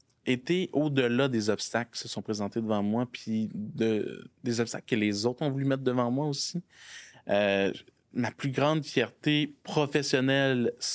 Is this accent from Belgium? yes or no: no; Quebec, Canada; Moi, je viens de l'Abitibi.